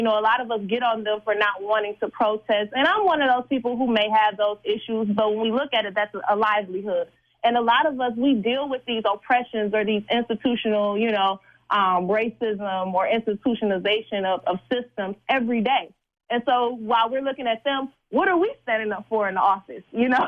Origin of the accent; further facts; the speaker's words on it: Detroit, Michigan, United States; also born or lived in Oak Park; I was born in Detroit, raised a little bit in Oak Park, but I'm back here living in Detroit and working in Detroit